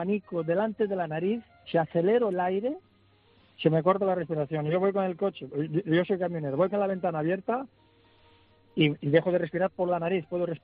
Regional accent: Angola; now in Palma de Mallorca, Spain; Yo soy de Angola, vivo aquí en Palma de Mallorca

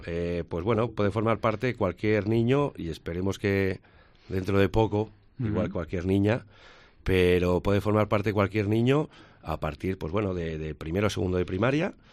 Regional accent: Burgos, Castile and León, Spain; para la gente que somos de Burgos

